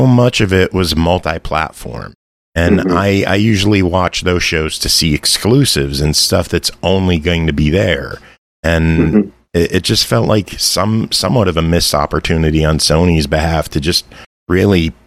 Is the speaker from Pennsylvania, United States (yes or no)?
yes; Pennsylvania, United States; check them out if they're from Pennsylvania. I love checking out the home bands.